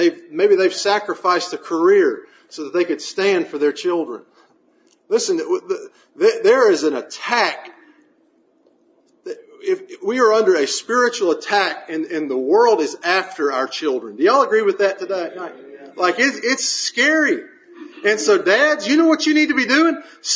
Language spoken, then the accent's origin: English; Alabama, United States; I'm from Alabama. Sometimes I struggle with my words.